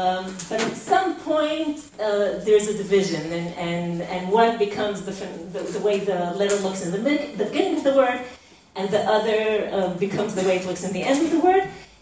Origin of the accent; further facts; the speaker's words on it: Israel; born there; English is a second language; I was born in Israel, and thank God my parents made Aliyah before I was born, and there isn't a day that goes by that I'm not grateful for that, but you have to pay the price for my accent and lack of vocabulary when I stumble on the words.